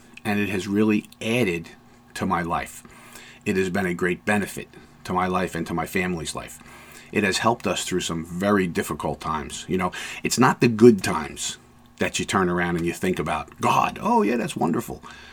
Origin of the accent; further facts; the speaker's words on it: United States; born there; I am very grateful that I was born here in America.